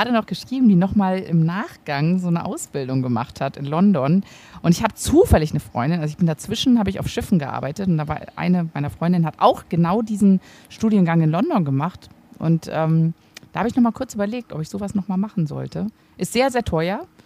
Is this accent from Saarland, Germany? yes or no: no; North Rhine-Westphalia, Germany; ich komme aus dem Sauerland